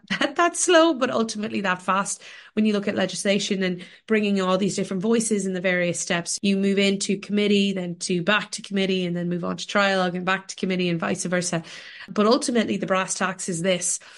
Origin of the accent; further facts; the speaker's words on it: United States; now in Ireland; We grew up in the States. We moved back to the west coast of Ireland in a small village called Shrewl in 1994.